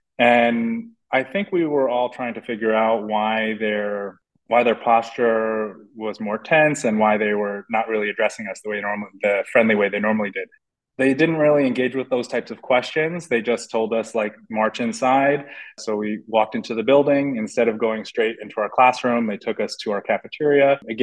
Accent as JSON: {"language": "English", "region": "New York", "country": "United States", "tie": "born or raised there", "said": "I'll say I grew up on Long Island. I'm in my mid-30s, so I'll take you maybe back to suburban Long Island"}